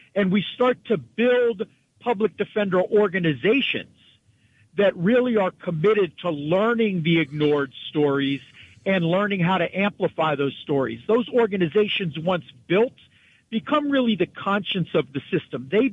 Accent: Pittsburgh, Pennsylvania, United States; I was born and raised in Squirrel Hill, which is a Jewish community in Pittsburgh. I was bar mitzvahed at the Tree of Life

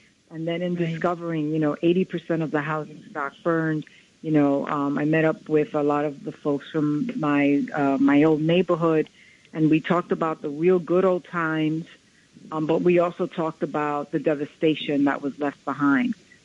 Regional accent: New York City, New York, United States; growing up in the South Bronx, I always heard that Puerto Ricans and African Americans, we didn't know how to take care of our neighborhoods, right?

